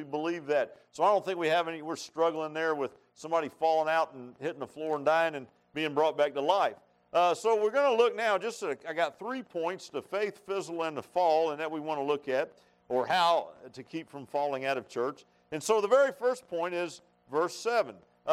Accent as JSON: {"language": "English", "town": "Virginia Beach", "region": "Virginia", "country": "United States", "tie": "born or raised there", "said": "I grew up in Virginia Beach. Now, that's a bigger city than Buchanan, by the way, folks."}